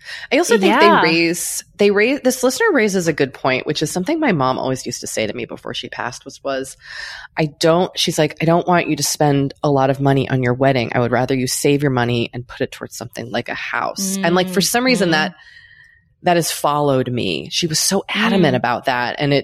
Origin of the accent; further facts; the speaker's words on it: United States; I think as a country, and again, just speaking as an American, lots of us, there's a lot of debt here.